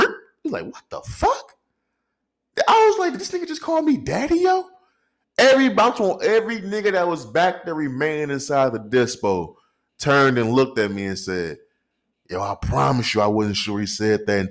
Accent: St. Louis, Missouri, United States; now in Phoenix, United States; I'm from St. Louis, Missouri, nigga. Bitch ass nigga. It's 2024. We in Phoenix, Arizona.

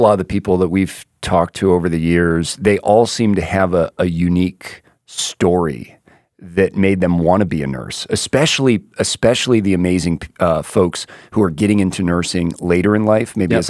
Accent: Florida, United States; I remember when I was growing up in South Florida.

